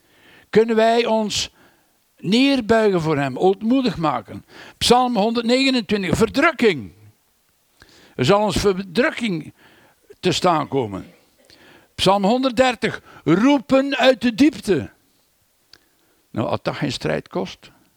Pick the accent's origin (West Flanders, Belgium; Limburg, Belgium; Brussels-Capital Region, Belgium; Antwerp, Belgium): Brussels-Capital Region, Belgium; Brussels; U weet, ik ben van Brussel, ik ben in Anderlecht geboren.